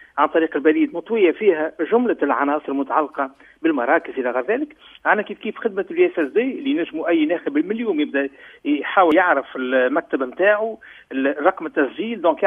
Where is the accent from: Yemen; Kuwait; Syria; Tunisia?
Tunisia; يعني عندنا في تونس عندنا سوسة نابل الساقس حتى المدنين